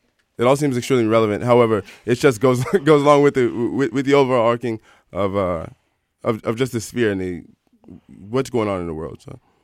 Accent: Washington, District of Columbia, United States; So I'm from Washington, D.C. as well.

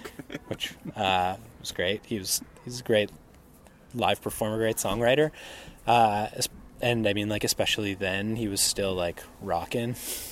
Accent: Saint John, New Brunswick, Canada; The East Coast is where I'm from. I'm from New Brunswick originally. I'm from St. John, New Brunswick, and I grew up there. And then I went to university in Halifax.

